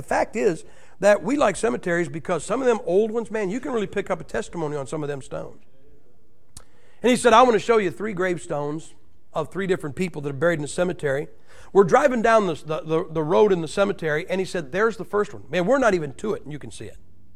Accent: Ohio, United States; I told you, I'm from Nassau, Ohio. That's where football got its start.

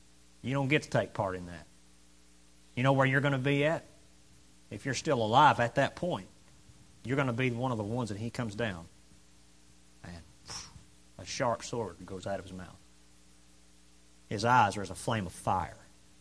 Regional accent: the South, United States; We're from the South. People in the South are loudmouths.

